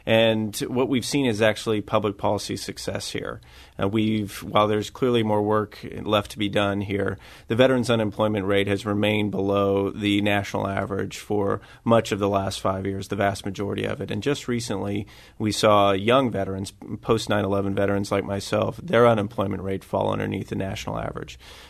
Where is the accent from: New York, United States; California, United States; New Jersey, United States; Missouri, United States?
Missouri, United States; Rolla; Born and raised in Rolla, Missouri. It's good to be home.